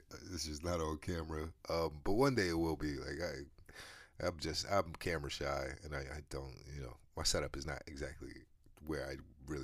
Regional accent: United States; Like I'm from America. I'm American.

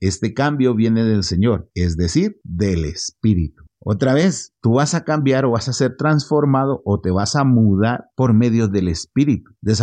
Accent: Guatemala; mira lo que somos los guatemaltecos. No queremos ser puntuales porque decimos, es la hora chapina.

